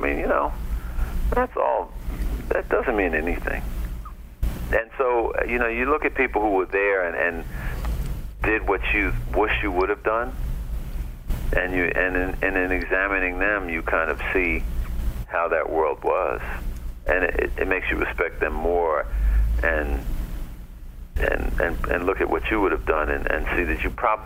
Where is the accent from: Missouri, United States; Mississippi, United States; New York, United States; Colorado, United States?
New York, United States; I mean, I grew up in New York, but all my relatives grew up in the South.